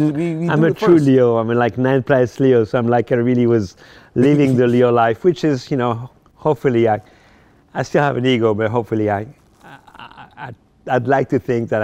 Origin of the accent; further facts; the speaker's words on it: Paris, Île-de-France, France; I told him a story that when I grew up in Paris, mm-hmm. I had a poster of him in my room.